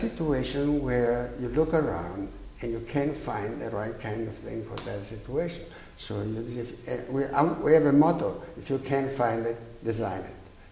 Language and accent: English; Milan, Lombardy, Italy; English is a second language; I come from Milano. In Milano, there are 5 drawers.